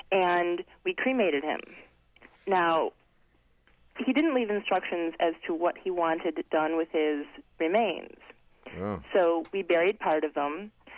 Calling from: Ann Arbor, Michigan, United States; I'm calling from Ann Arbor, Michigan.

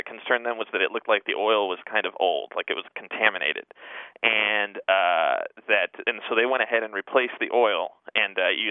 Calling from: San Antonio, Texas, United States; I'm calling from San Antonio, Texas.

